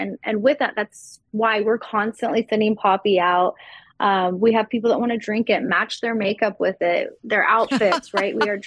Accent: Texas, United States; I grew up in Texas. I used to spend my summers going to Sonic

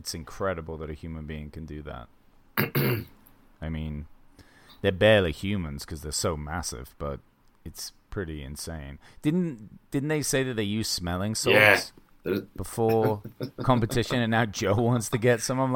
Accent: South West England, United Kingdom; growing up in England wasn't really like that. We didn't, where I lived. I lived in the West Country near Bristol, and it was never an issu

